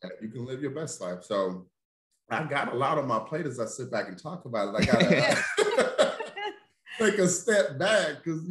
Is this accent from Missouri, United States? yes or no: yes; St. Louis, Missouri, United States; Oh, I'm from St. Louis. It stops right there. Like, honestly, like, I came from St. Louis.